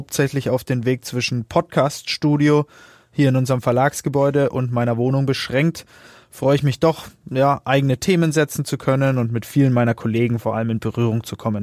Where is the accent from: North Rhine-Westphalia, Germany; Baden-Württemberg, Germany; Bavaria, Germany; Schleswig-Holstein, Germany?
Bavaria, Germany; Genauer gesagt in meiner Heimat Oberfranken.